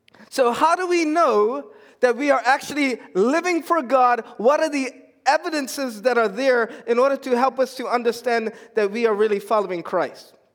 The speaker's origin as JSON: {"language": "English", "country": "Bermuda", "tie": "born or raised there", "said": "In growing up in Bermuda, there's lots of fishing that we've done."}